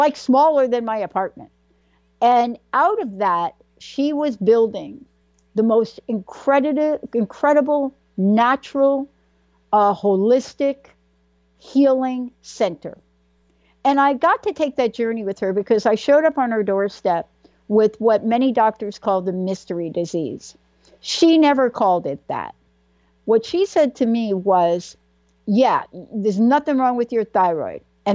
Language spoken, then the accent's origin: English; East Coast, United States; you take a lifetime of also growing up on the East Coast and being subjective, in my case, to more toxins than you can imagine